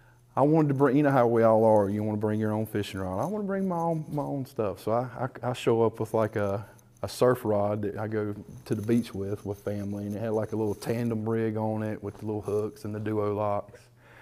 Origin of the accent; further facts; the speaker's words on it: Summerfield, North Carolina, United States; I grew up in Summerfield, North Carolina. That's just north of Greensboro.